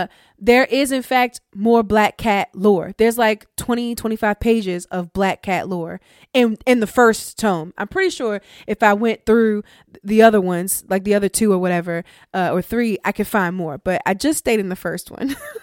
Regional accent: Baltimore, Maryland, United States; another informant from my hometown of Baltimore

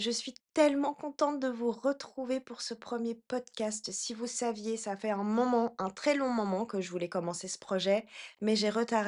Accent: Belgium; accent: Belgian; moved away as an adult; now in Paris, France; J'ai 35 ans, je suis belge et je vis à Paris depuis 6 ans. Et oui, déjà. Donc il se pourrait que de temps en temps, vous entendiez encore mon accent belge qui ressurgit.

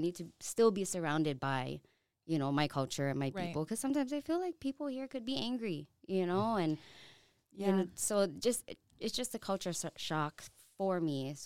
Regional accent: Hawaii, United States; I mean, being born and raised in Hawaii, that's our culture. It's our way of life.

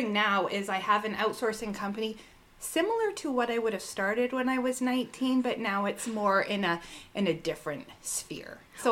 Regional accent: Calgary, Alberta, Canada; now in Rosthern, Canada; and I live out in Rostern. So I think for me, like I'm from Calgary. I'm a true blue city girl

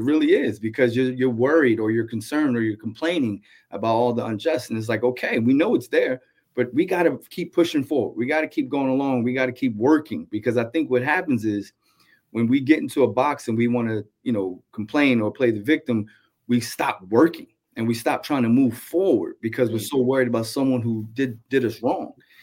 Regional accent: New Jersey, United States; Like, I'm from New Jersey. So any inner city in New Jersey, all black schools, the basketball coach is white though.

